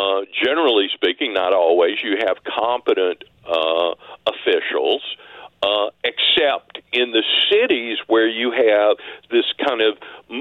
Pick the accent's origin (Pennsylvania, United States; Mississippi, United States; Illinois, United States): Mississippi, United States; Your listeners know I grew up in Mississippi, but we could get KMOX. And I grew up a Cardinals fan because I could listen to KMOX.